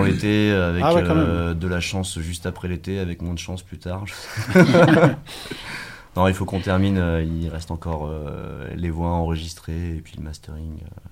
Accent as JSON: {"language": "French", "town": "Lyon", "region": "Auvergne-Rhône-Alpes", "country": "France", "said": "on est de Lyon, ouais, tout à fait."}